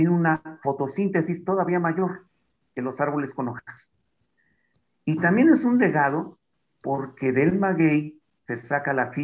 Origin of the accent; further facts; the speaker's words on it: Nativitas, Tlaxcala, Mexico; De Nativitas. Ah, eres isclero. Sí, se nos quedó. Son rasgos culturales de aquí.